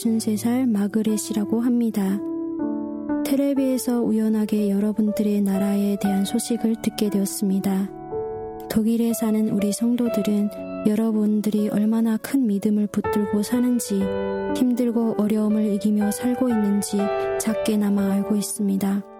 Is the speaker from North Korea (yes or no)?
yes; North Korea; 저의 고향인 북조선을 떠올리게 되는데요.